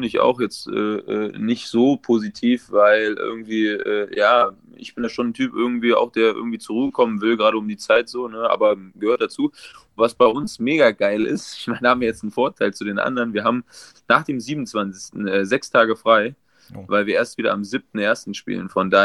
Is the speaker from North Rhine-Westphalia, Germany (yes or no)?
yes; Düsseldorf, North Rhine-Westphalia, Germany; ich bin ursprünglich aus Düsseldorf, in Düsseldorf mit meinen Eltern gefeiert